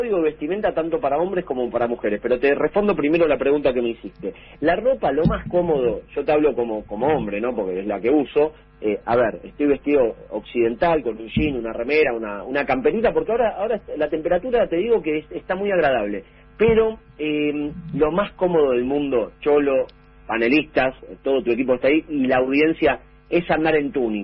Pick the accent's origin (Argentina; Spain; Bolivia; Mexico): Argentina; a mí me pasa como argentino